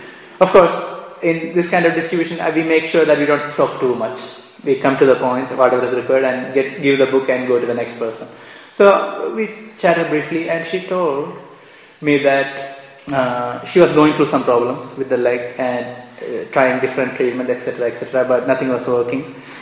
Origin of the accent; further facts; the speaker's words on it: Kerala, India; I said, yeah, I'm also from South India. So she said, I'm from Kerala. I said, I'm also from Kerala.